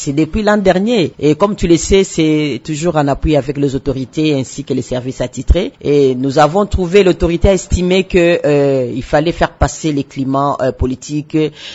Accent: Maniema, DR Congo; chez nous au Maniema

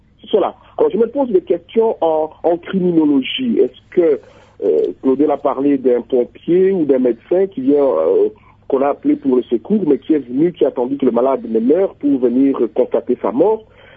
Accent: Sankuru, DR Congo; chez moi au Sankourou, à l'Odja principalement.

